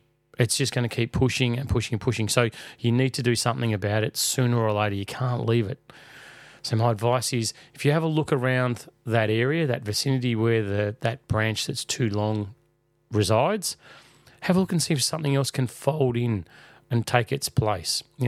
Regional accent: Melbourne, Victoria, Australia; In the Southern Hemisphere, where I'm from, in Melbourne, Australia

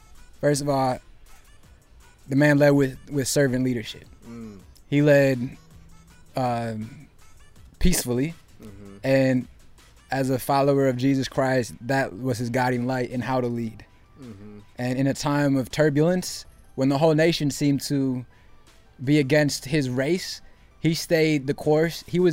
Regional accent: Philippines; It's not, it's our culture, being Filipino.

